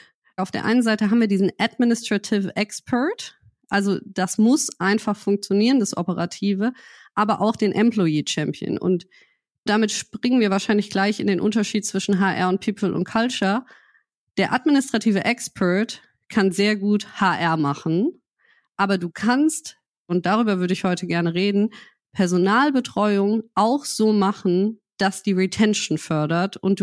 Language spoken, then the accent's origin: German; Berlin, Germany; ich komme aus Berlin